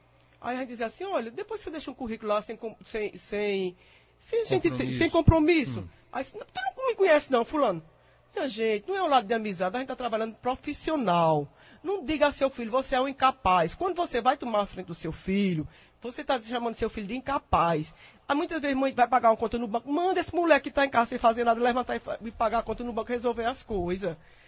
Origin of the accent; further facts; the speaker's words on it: Tabira, Pernambuco, Brazil; Recordo-me quando eu era lá em Tabira, que eu sou de Tabira